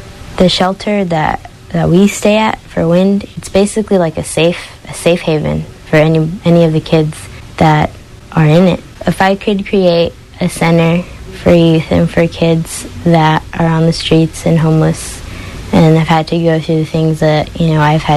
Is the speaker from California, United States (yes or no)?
yes; Sanger, California, United States; I'm from Sanger. It's like a little town that's outside of Fresno.